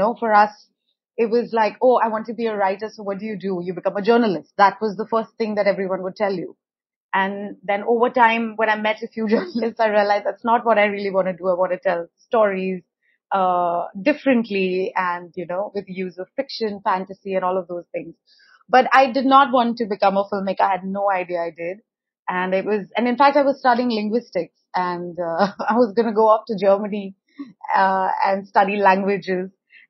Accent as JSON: {"language": "English", "region": "Delhi", "country": "India", "tie": "born or raised there", "said": "So for me, I think I grew up in Delhi. Yeah. And it was a very lower middle class kind of high household, you know, with a single parent, my mother, who's a librarian."}